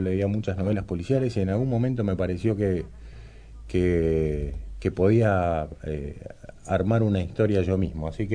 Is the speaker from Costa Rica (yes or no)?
no; Punta Alta, Buenos Aires Province, Argentina; born there; yo nací en una ciudad que se llama Punta Alta, que queda en la provincia de Buenos Aires